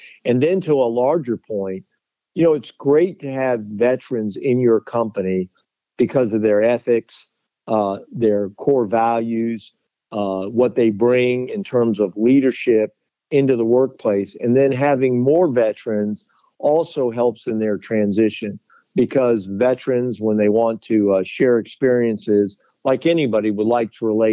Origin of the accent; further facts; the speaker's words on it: United States; So it really makes me proud as an American to see us step up to that after we got it so very wrong 50 years ago.